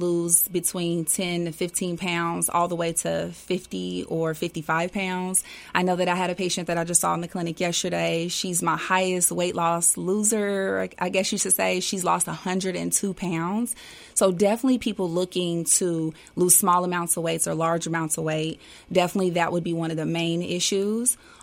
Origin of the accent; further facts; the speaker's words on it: Danville, United States; Absolutely. Born and raised.